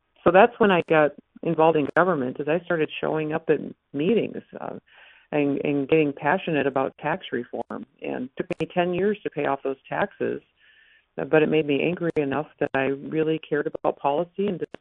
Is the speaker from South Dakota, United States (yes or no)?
yes; South Dakota, United States; growing up in the American West, on a ranch in South Dakota